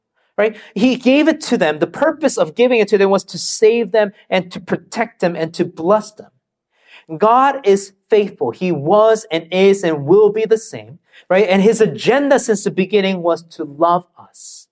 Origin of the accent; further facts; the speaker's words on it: Canada; When I was growing up in Canada, one of the concepts that I just couldn't understand was this whole crossing of fingers, right?